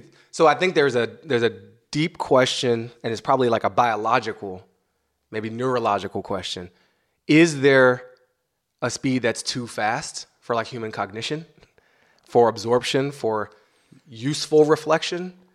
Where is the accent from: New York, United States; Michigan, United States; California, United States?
New York, United States; Yeah, like, as a New Yorker, you could have gone to the movies with an attorney general